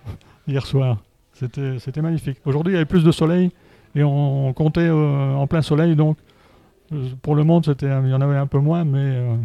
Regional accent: Mouscron, Wallonia, Belgium; Ben, moi, je viens de Moucron.

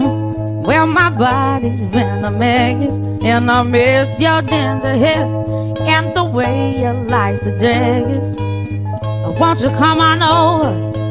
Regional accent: Florenville, Wallonia, Belgium; On est d'ici, on est de Florentville, oui.

